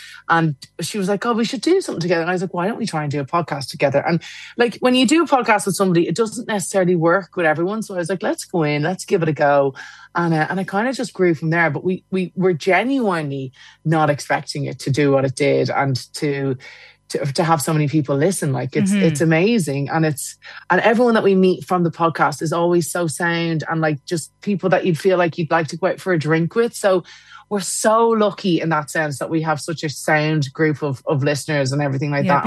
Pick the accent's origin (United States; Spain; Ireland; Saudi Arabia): Ireland; now in London, United Kingdom; being Irish, I feel like that, but I don't really, like, I live in London, but home is Ireland. I think home will always be Ireland.